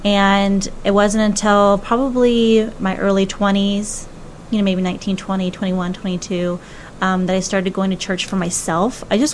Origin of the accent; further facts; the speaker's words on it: Dallas, Texas, United States; I grew up in Dallas, Texas. I'm the oldest of three. I have two younger brothers. We moved out. God called us to move out to Arizona, just us.